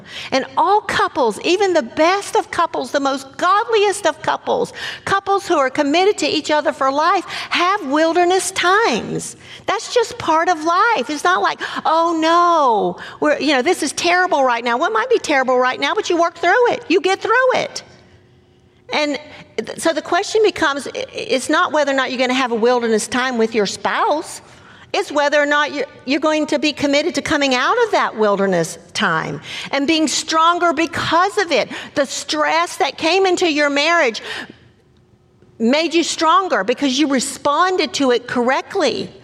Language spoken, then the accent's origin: English; the Carolinas, United States; I grew up in the Carolinas. I did not even know a northerner until I went to college.